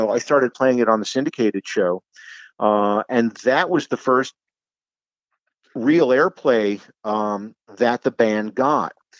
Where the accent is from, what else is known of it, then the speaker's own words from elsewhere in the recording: New Jersey, United States; Only because I grew up listening to great radio out of both Philadelphia and New York. Where I grew up in Jersey was an hour to each city, and even though the town I was in was mostly geared towards the New York market.